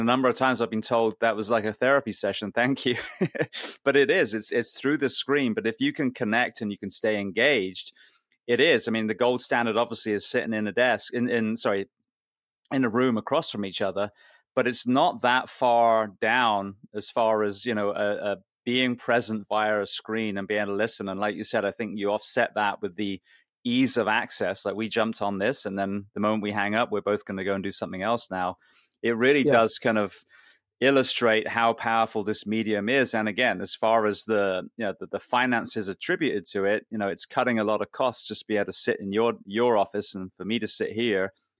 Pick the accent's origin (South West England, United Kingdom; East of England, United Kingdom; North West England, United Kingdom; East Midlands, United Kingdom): South West England, United Kingdom; Bath; I was from Bath originally, and we're about the same age.